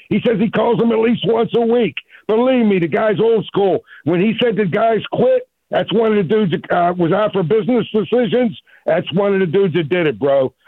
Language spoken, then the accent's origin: English; Pittsburgh, Pennsylvania, United States; In Pittsburgh, in the West End, in Elliott, PA.